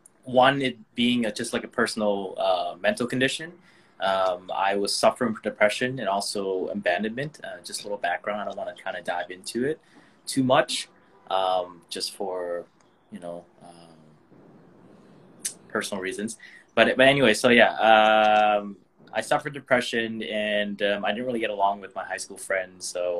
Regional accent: Toronto, Ontario, Canada; So my story was I grew up in Toronto, so that's I guess the east side of Canada.

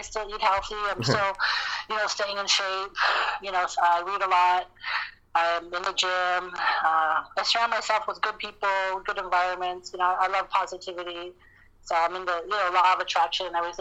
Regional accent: Windsor, Ontario, Canada; So I lived in that area, Pilat area.

